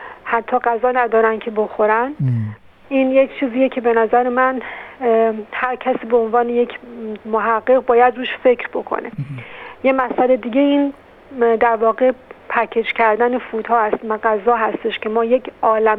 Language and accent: Persian; Iran; به عنوان یک ایرانی همیشه خوبه که با دید مثبت به همه چیز نگاه کنیم